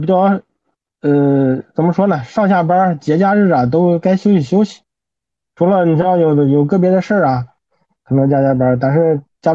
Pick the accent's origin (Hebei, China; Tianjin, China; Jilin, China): Hebei, China; 我也是在河北一个农村长大的，然后也是按部就班嘛。小学是在自己村里边，然后初中是在我们乡里边